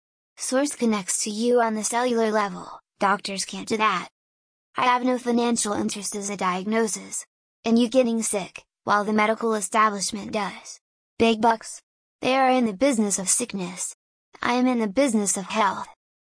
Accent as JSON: {"language": "English", "country": "Hungary", "tie": "born or raised there", "said": "I grew up in Hungary, was born 2 years after the end of World War II."}